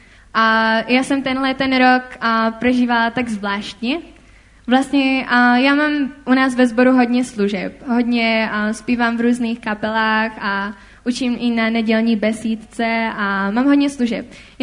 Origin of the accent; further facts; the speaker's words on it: Komorní Lhotka, Moravian-Silesian Region, Czechia; a jsem z Komorní Lhotky